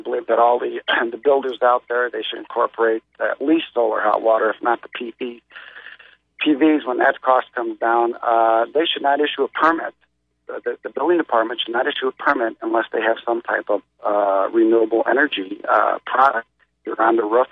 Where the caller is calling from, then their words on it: Sarasota, Florida, United States; Yes, I'm calling from Sarasota, Florida.